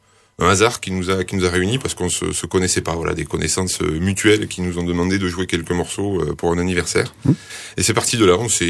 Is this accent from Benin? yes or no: no; Rodez, Occitanie, France; born there; Moi, je suis né à Rodez, le 27 avril 1981.